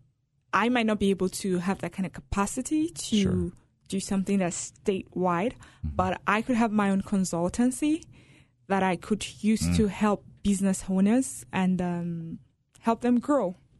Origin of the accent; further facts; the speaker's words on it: Lagos, Nigeria; I'm from Nigeria.